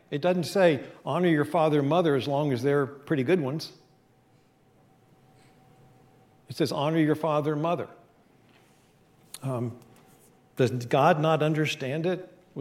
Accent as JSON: {"language": "English", "region": "West Virginia", "country": "United States", "tie": "born or raised there", "said": "I grew up in West Virginia, My dad was from South Georgia."}